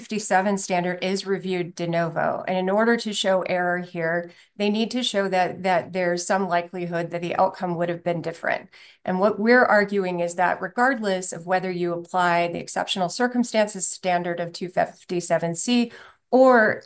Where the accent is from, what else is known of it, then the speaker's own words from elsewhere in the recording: Edina, Minnesota, United States; I can tell you, I'm from Edina. There was a lice outbreak in Edina with a bunch of parents last month.